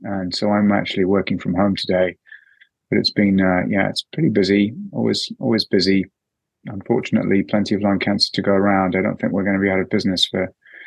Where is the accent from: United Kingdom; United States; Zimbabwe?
United Kingdom; England; accent: English; now in Canada; So I'm English by background, as you might have told it, might have figured out. It's a benefit in a Canadian clinic because people think that I'm cleverer than I am just because I have an English accent. I trained in London